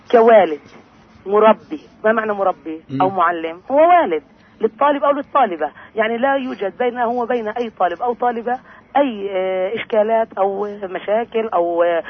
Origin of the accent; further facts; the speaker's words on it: Anabta, Tulkarm Governorate, Palestine; انا من عنبته.